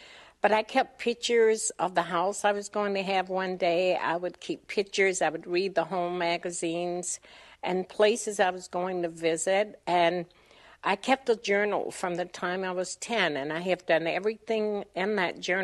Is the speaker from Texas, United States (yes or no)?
no; Alabama, United States; I think from the time I was a young child, I always wanted to play school growing up in Alabama